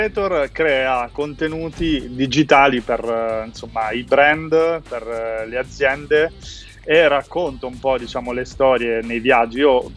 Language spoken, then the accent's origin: Italian; Canicattì, Sicily, Italy; also born or lived in Milan; vivo tra Milano e la Sicilia, ma sono di Canicattì, provincia di Agrigento.